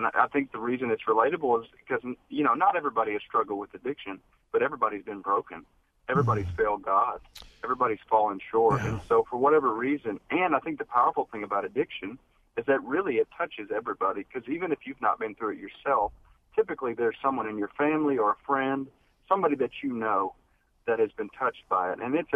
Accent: Dayton, Ohio, United States; Yeah, so I grew up there in Dayton, Ohio. I grew up in a Christian home.

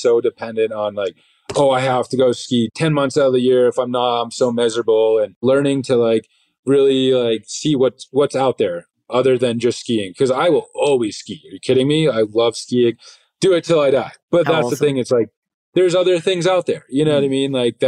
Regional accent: East Coast, United States; You know, I grew up on the East Coast.

